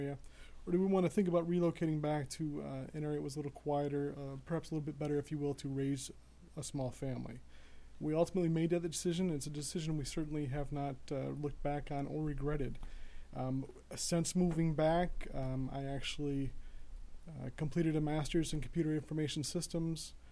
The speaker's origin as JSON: {"language": "English", "region": "New York", "country": "United States", "tie": "born or raised there", "said": "I actually grew up in the area. I grew up in Seneca County."}